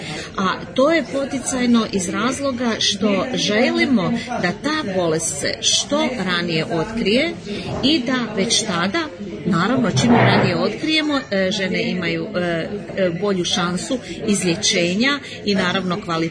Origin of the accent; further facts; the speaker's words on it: Glina, Sisak-Moslavina County, Croatia; A mi iz Gline smo vidjele upravo na tu temu gdje mi falimo, što nama fali.